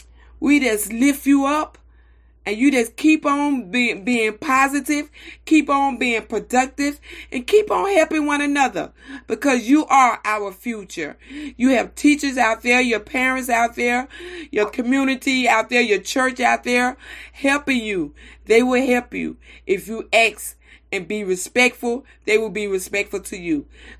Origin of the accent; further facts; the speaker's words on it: Mississippi, United States; now in New Orleans, United States; I was raised in Mississippi, but I came down here.